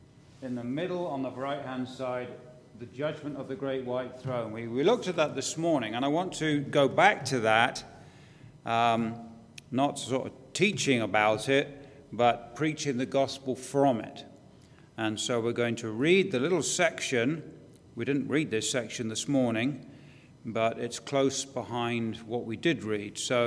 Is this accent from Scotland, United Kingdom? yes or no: no; Northern Ireland, United Kingdom; Actually, I'm from Northern Ireland. I keep saying England. We just moved before we came